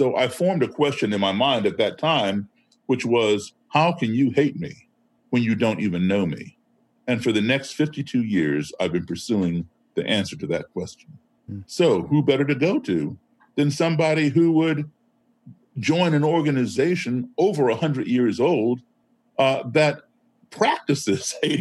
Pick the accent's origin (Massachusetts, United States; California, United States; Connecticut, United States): Massachusetts, United States; Boston; Every major city in this country, including nearby Boston, my hometown, Chicago, where I am right now, Washington, D.C., all burned to the ground